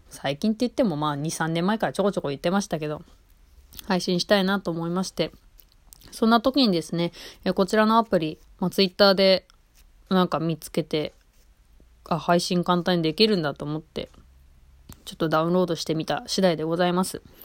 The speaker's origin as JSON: {"language": "Japanese", "region": "Saitama", "country": "Japan", "tie": "born or raised there", "also_born_or_lived": "Tokyo", "said": "東京で生まれる。そして、埼玉ですくすく育つと書いてあります。はい。というわけで、現在、埼玉住まいです。"}